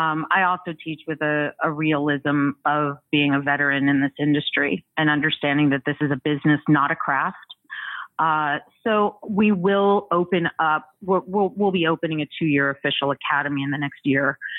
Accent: California, United States; also born or lived in Pittsburgh / Los Angeles; I'm a California native, born and bred, Northern California. Then I went to Pittsburgh for school to get my BFA at Carnegie Mellon. And then I went straight to Los Angeles.

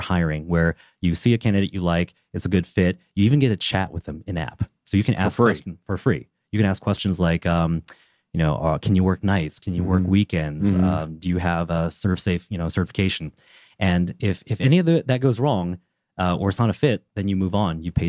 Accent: Oregon, United States; also born or lived in Los Angeles; now in Atlanta, United States; Yeah, so I'm actually from the West Coast. I grew up in Oregon, spent time in LA. But I started my last company in Los Angeles and moved it to Atlanta.

